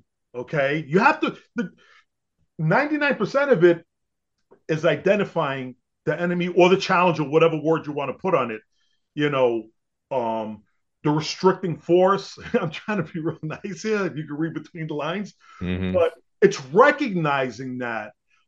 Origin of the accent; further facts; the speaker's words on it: Brooklyn, New York, United States; I grew up in Brooklyn. The houses in Staten Island were cheaper.